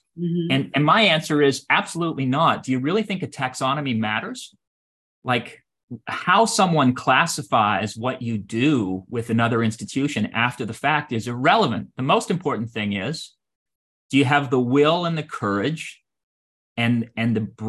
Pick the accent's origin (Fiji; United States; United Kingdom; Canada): Canada; I grew up in Canada